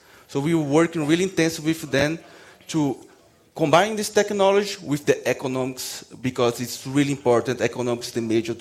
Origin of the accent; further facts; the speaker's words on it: Brazil; now in United States; So I grew up in Brazil, and I had the opportunity to do part of my PhD at Montana State.